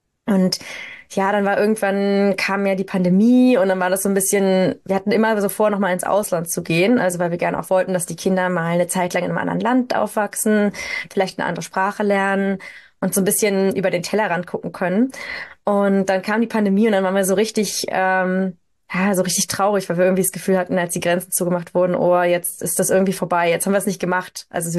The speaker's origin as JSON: {"language": "German", "region": "Berlin", "country": "Germany", "said": "wir kommen halt ursprünglich aus Berlin."}